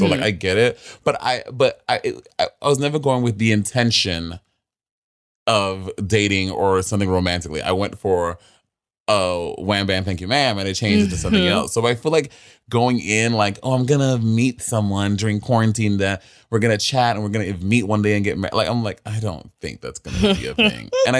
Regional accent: Brooklyn, New York, United States; I am born and raised in Brooklyn.

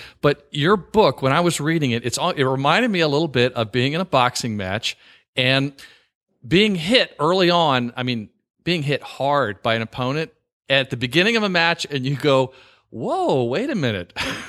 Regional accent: the South, United States; I live in Virginia and I grew up in the South, but I loved living in New York

